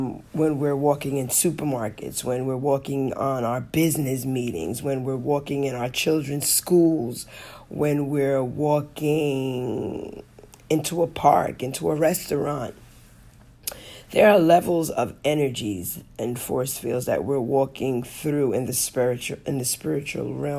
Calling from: Hawaii, United States; I am checking in from Hawaii. Yes, the island of Maui to be exact.

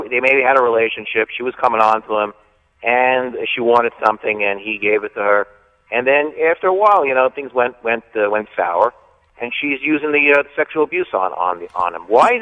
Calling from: Woodbine, New Jersey, United States; Woodbine, New Jersey.

